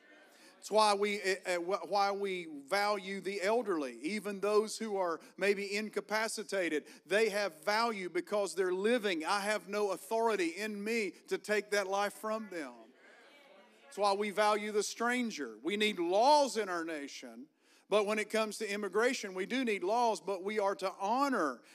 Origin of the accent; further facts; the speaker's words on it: Virginia, United States; I said, no, I'm from Virginia, and this is the way you're supposed to talk if you're from the state of Virginia. Come on, we got some Virginians in the house. Hallelujah. So I had an upbringing, and I came out with an accent